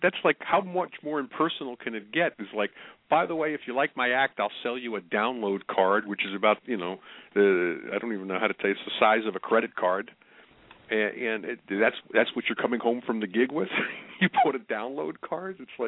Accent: Long Island, New York, United States; I was originally brought up on, I grew up on Long Island, so still had a lot of friends and fans out there

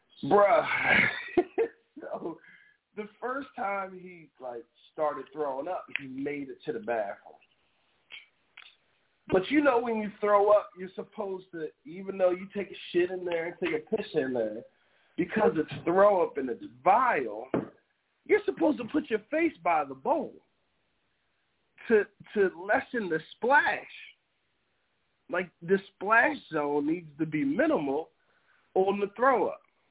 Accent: New Jersey, United States; I'm from Jersey, you know, so I do what every gangster does.

